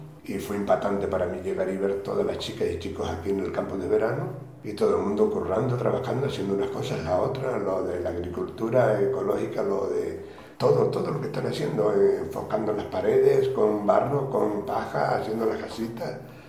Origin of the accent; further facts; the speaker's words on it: Tazacorte, Canary Islands, Spain; con llamarme a mi teléfono a La Palma, Tachacorte, que es mi pueblo, allí estaré.